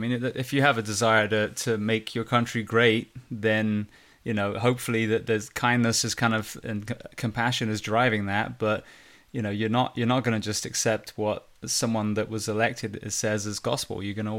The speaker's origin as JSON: {"language": "English", "region": "England", "country": "United Kingdom", "moved": "yes", "said": "as an Englishman, as an immigrant, just like Juan Restrepo, you know, an immigrant that came over here to try and make the country better"}